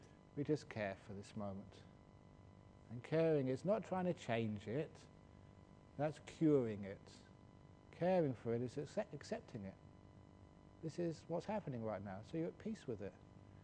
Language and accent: English; England, United Kingdom; born there; because I was born in England